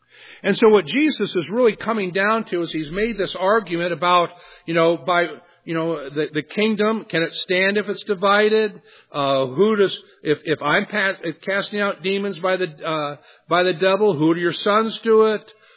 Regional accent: Virginia, United States; growing up in Virginia and seeing so much of the colonial history

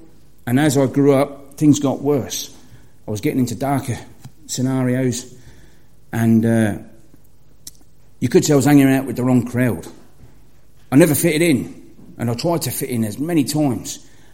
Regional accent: London, United Kingdom; across the water where I grew up in South London, that, the criminal record age was 11 for a juvenile to be criminal record.

